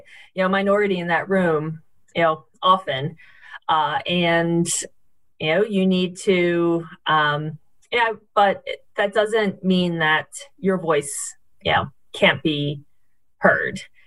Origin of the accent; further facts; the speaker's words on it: Pennsylvania, United States; But I grew up near Philadelphia, which is a bit of a rowing hub in the U.S.